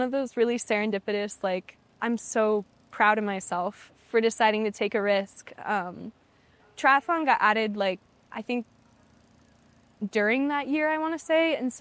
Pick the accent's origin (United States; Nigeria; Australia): United States; Tennessee; also born or lived in New Mexico; So I grew up for most of my childhood in Tennessee, and then I was born in New Mexico, and then we moved away, and then we moved back for my senior year.